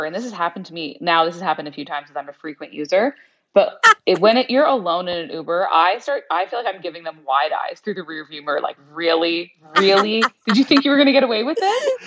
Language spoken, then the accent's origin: English; Toronto, Ontario, Canada; I'm from Toronto and I love Toronto.